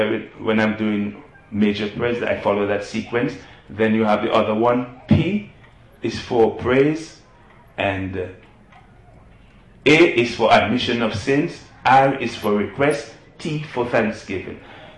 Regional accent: Dominica; now in United States; No. I live in the United States, but I'm from the Caribbean.

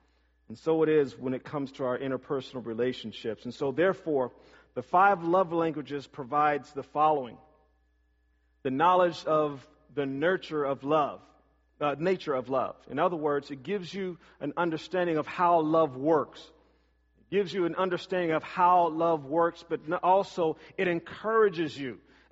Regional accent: California, United States; I come from California.

